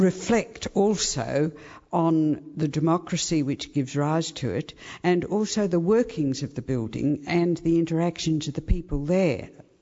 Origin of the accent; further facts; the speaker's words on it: Adelaide, South Australia, Australia; I'm from Adelaide